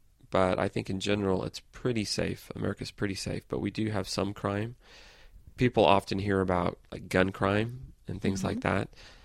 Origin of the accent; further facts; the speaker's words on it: San Francisco, California, United States; Oh, I'm from San Francisco.